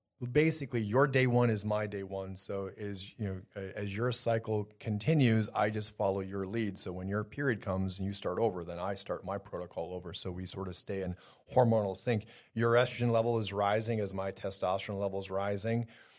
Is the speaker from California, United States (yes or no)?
no; Wisconsin, United States; I'm from Wisconsin. Everyone deer hunts in Wisconsin.